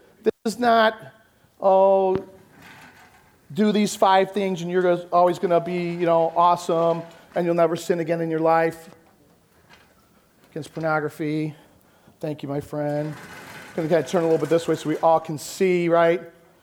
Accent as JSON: {"language": "English", "town": "Chicago", "region": "Illinois", "country": "United States", "said": "I'm from Chicago. I'm not supposed to say that, right?"}